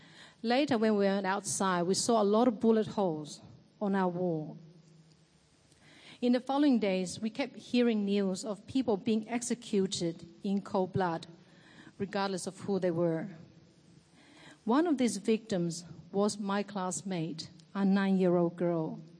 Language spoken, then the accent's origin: English; Timor-Leste; I'm originally from East Timor, or Timor-Leste, as it is now known.